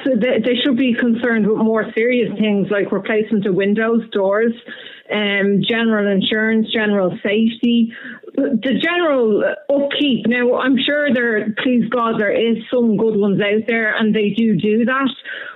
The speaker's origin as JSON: {"language": "English", "country": "Ireland", "said": "Personally, I'm very proud that I'm Irish and I love the Irish flag"}